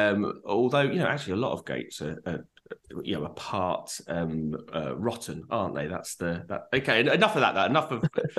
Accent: Brighton, South East England, United Kingdom; No. Fucking original Brighton, the one that this Brighton was named after. That's the one I'm from.

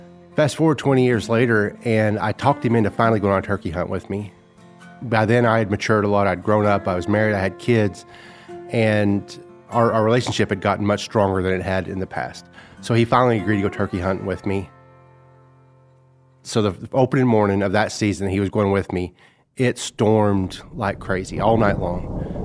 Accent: Exeter, Missouri, United States; I'm from Exeter, Missouri, down in the very far southwest corner of the state. I'm 48

